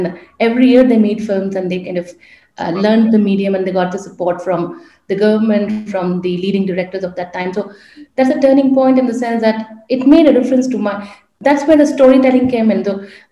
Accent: Kolkata, West Bengal, India; I come from Calcutta. I was working

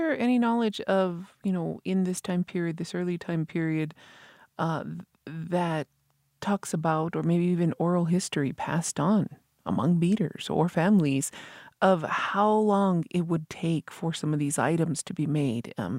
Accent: Isleta Pueblo, New Mexico, United States; from Mislata Pueblo

